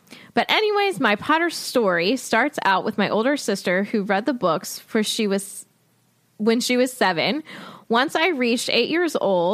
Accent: Germany; I was born and lived in Germany because my dad was stationed there

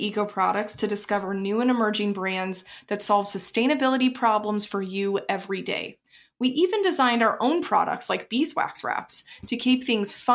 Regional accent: the South, United States; moved away; I come from the South originally. I'm been on the West Coast for a long time

